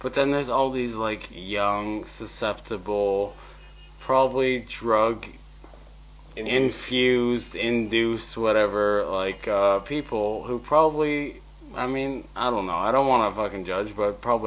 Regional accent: New Braunfels, Texas, United States; also born or lived in Monterrey, Mexico / Houston; Like, I was born in Monterrey. And my parents separated. My mom was pregnant. We moved to Houston. Still in the group. Then we moved to San Antonio. And I was living in what we called the House in the Hills. This was in New Braunfels

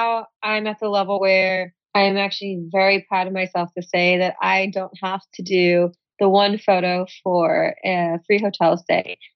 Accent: Florida, United States; now in Los Angeles, United States; And then all of a sudden, I was living in LA randomly because I'm from Florida.

